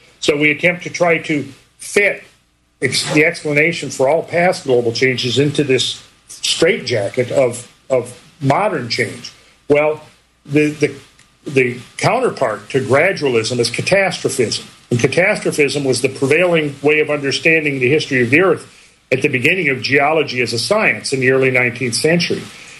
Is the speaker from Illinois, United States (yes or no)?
no; Minnesota, United States; Well, now, okay, so where I grew up in Minnesota, it was not unusual to have 4, 5, 6 feet of snow on the ground by March.